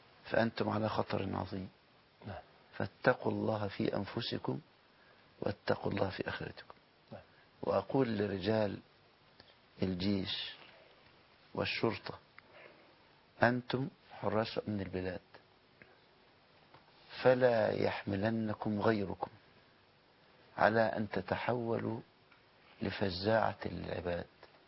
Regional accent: Egypt; كمسلمين كمصريين

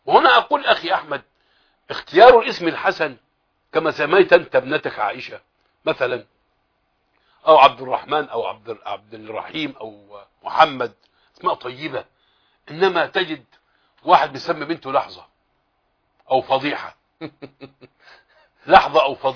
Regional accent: Egypt; وما زال عندنا في مصر إلى الآن من يدافع عن الشيعة عن الرافضة.

